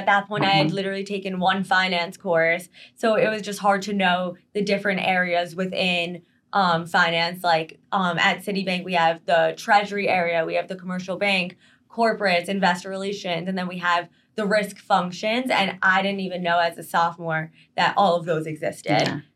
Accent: Long Island, New York, United States; I'm from Long Island, New York.

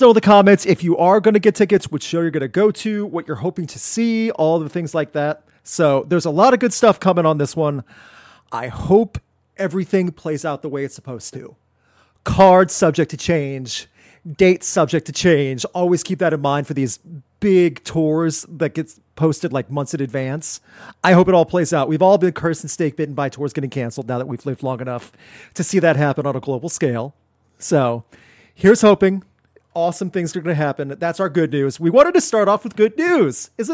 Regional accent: Midwest, United States; I come from the Midwest. I assure you, nothing like that looks like heaven.

